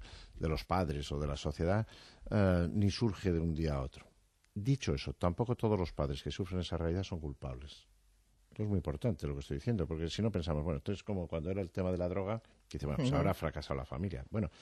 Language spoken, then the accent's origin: Spanish; Estella, Navarre, Spain; born there; also born or lived in Madrid; yo nací en Estella, todos hemos vivido luego en Madrid